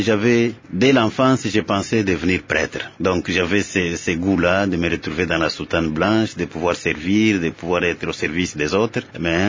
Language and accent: French; Mwene-Ditu, Lomami, DR Congo; also born or lived in Luputa / Kolwezi; j'ai grandi dans le district de Cabinda, j'ai grandi à Mweneditu, j'ai grandi à Luputa, j'ai grandi l'enfance, j'ai grandi aussi à Kolwezi, parce que c'est là où j'ai passé mon enfance.